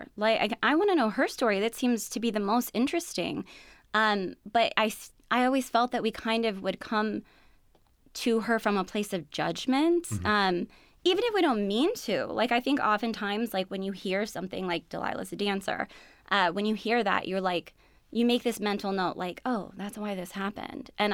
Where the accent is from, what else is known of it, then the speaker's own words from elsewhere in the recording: Nisida, Wisconsin, United States; It's definitely based on my hometown, or I would say loosely based on my hometown, which is Nisida, Wisconsin, where I grew up, which has quite a bit of its own lore.